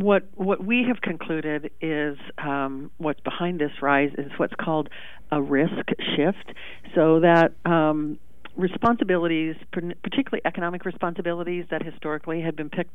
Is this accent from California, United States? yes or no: no; Pendleton, Oregon, United States; Hey, thanks for the invitation. I'm from Pendleton, so it's nice to be on an Oregon station.